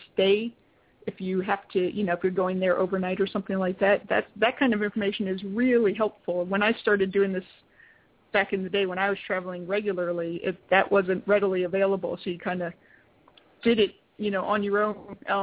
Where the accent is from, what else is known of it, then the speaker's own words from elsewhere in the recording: Connecticut, United States; I'm from Connecticut. I should be able to pronounce it, and I can't.